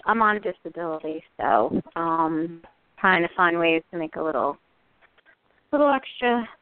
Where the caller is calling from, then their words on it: New Jersey, United States; I'm calling from New Jersey.